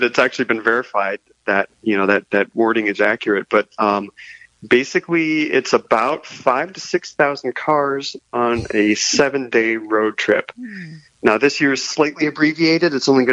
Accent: Cleveland, Ohio, United States; I grew up in Cleveland, so I'm very well familiar

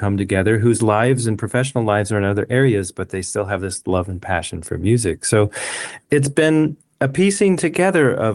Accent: Calgary, Alberta, Canada; I grew up in Calgary, Alberta

